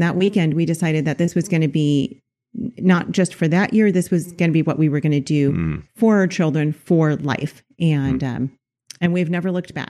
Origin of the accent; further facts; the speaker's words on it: Los Angeles, California, United States; Well, we're from Los Angeles.